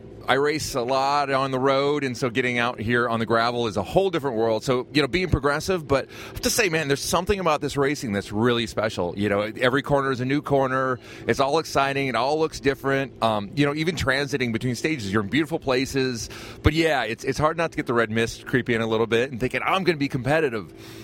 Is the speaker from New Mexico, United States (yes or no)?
yes; New Mexico, United States; I'm originally from New Mexico, and our last stage of the day is dirt that looks like New Mexican dirt.